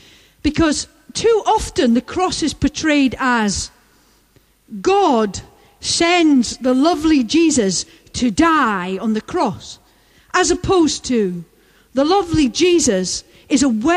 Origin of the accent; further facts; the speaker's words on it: United Kingdom; I wonder whether that is part of the issue for us as British people when it comes to the whole debate about immigration.